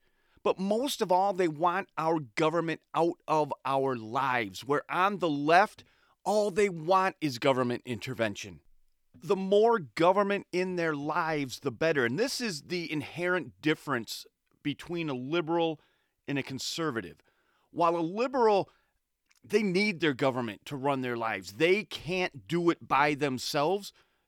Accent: Saginaw, Michigan, United States; I grew up in what they call Saginaw Township. It's white suburbia.

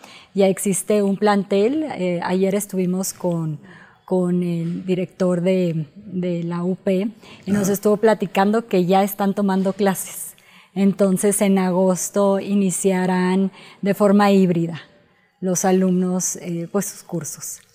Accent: Mexico; es una responsabilidad como mexicanos el que tu país siga avanzando

